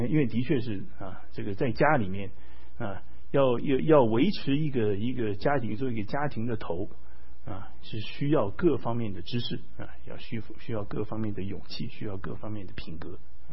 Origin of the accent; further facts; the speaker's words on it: Taiwan; 因为像我们从台湾这个长大的话哈，我们过去在台湾长大